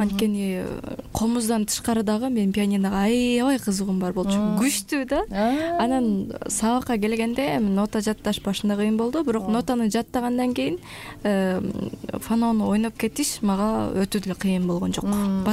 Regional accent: Toluk, Jalal-Abad Region, Kyrgyzstan; Менин кичи мекеним Токтоолу району, Толук айылы.

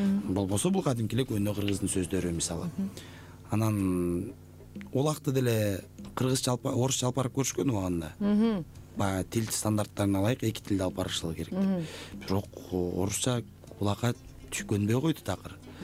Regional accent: Ak-Orgo, Bishkek, Kyrgyzstan; Мен ак өргөдө өскөм деп айтам.

